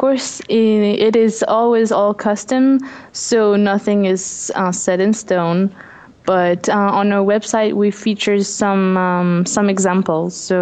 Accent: the Alps, France; English is a second language; As you can hear my accent, I was born there, born and raised in the Alps.

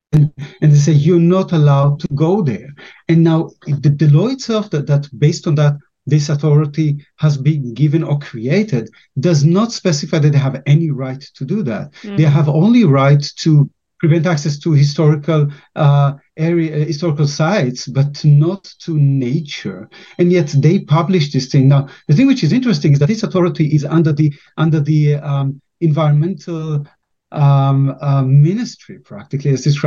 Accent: Israel; Anybody who grew up in Israel, like I grew up in Israel, knows that the summers are hot.

